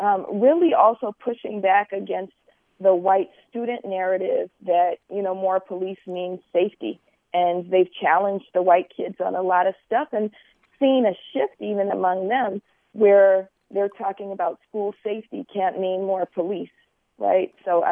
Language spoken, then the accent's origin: English; Oakland, California, United States; Well, I'm from Oakland, and I was born in the 70s.